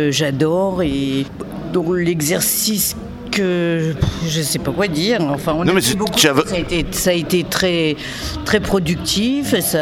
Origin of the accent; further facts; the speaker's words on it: Montreuil, Île-de-France, France; comme je viens de Montreuil, je reste là toute la semaine